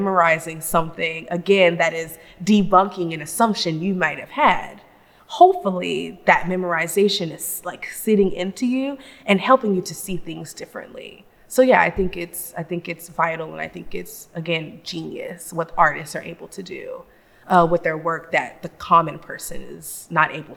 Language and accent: English; Memphis, Tennessee, United States; I'm from Memphis, so I should know all about